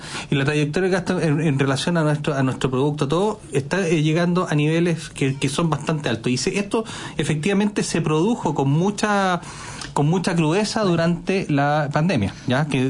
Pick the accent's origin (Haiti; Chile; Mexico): Chile; hicimos como chilenos y como Estado y como nación un sacrificio en cuanto a tener recursos rápidos para poder reconstruir